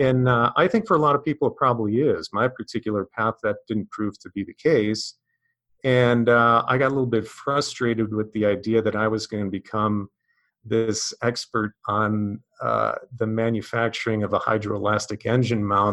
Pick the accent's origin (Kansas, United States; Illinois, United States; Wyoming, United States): Illinois, United States; Chicago; And so I was from Chicago originally and looked at different schools in the Midwest